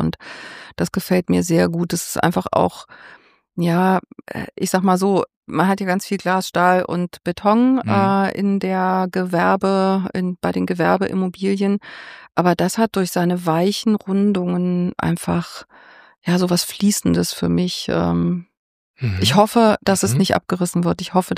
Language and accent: German; Thuringia, Germany; Ich bin ein Landei. Ich komme aus Thüringen, vom Land.